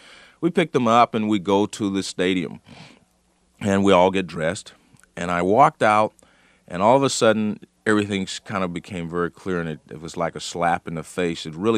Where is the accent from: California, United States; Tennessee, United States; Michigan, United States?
California, United States; well, I grew up in California, you know, as the old cliche goes, some of my best friends were white